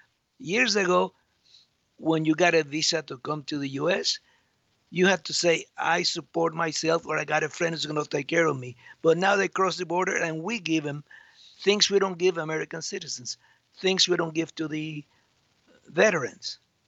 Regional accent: Cuba; now in United States; When I came from Cuba in 1960, there was nothing in Spanish by the U.S. government.

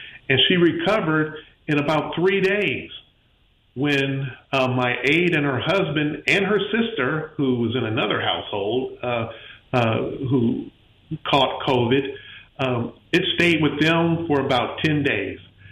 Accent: Pensacola, Florida, United States; I'm from the Pensacola, Florida area.

